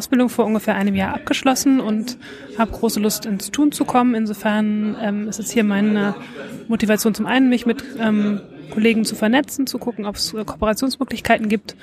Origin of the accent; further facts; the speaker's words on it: Bonn, North Rhine-Westphalia, Germany; moved away as an adult; now in Berlin, Germany; Örtlich komme ich ursprünglich aus Bonn, bin aber vor 10 Jahren nach Berlin gezogen und ja, fühle mich jetzt als Berlinerin.